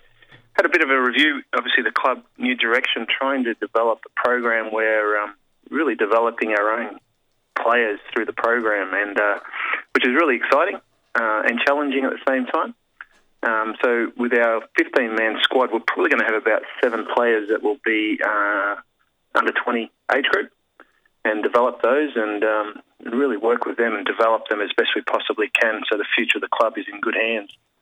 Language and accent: English; Coburg, Victoria, Australia; I'm originally a Coburg junior. That's my family. We were born and bred in the Coburg Association